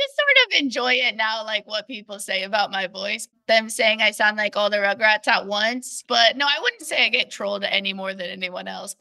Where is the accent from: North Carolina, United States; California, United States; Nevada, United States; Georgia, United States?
California, United States; I grew up in Orange County.